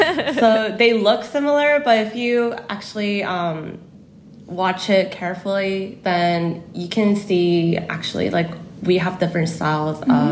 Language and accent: English; California, United States; accent: California; English is a second language; my family immigrated to California mm-hmm. when I was like 10. So growing up in Cali, I kind of like have Cali style of English, I guess. I use a lot of California slangs